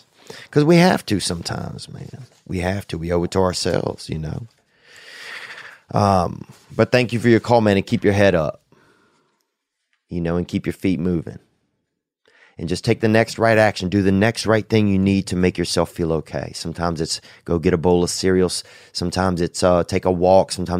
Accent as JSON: {"language": "English", "region": "Louisiana", "country": "United States", "tie": "born or raised there", "said": "Gang, gang … out of that 985, son. And that's my hometown, St. Tammany Parish."}